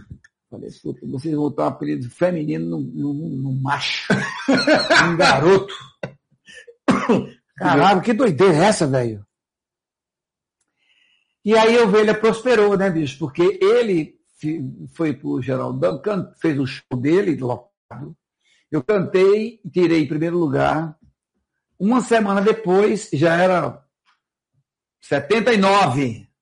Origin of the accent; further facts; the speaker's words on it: Recife, Pernambuco, Brazil; Eu fui morar em Recife, no apartamento, praia. Voltei de novo à minha terra, né? Porque eu sou de Recife.